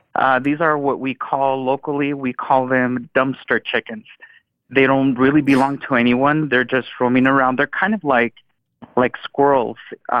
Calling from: Reno, Nevada, United States; I'm calling in from Reno, Nevada.

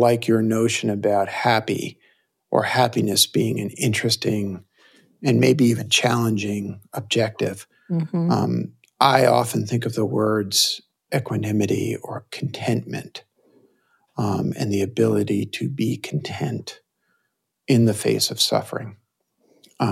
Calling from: Longmont, Colorado, United States; I'm recording from my home in Longmont, Colorado. As you know, we live on a 40-acre farm with three horses and two cats and many owls.

